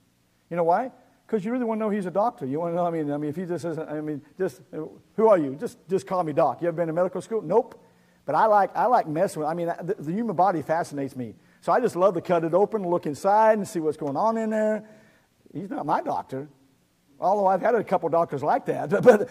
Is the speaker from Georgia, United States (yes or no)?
no; Secaucus, Missouri, United States; I grew up in Secaucus, Missouri.